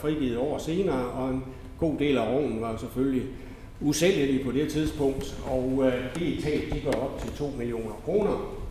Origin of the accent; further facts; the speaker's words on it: Jutland, Denmark; Jeg er fra Jylland, så jeg har ikke helt så store salærer i hovedet